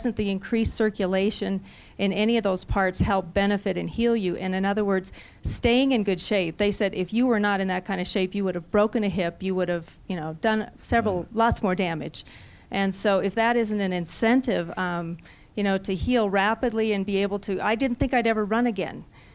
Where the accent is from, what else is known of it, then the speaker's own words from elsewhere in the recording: Devils Lake, North Dakota, United States; I'm from Devil's Lake, North Dakota.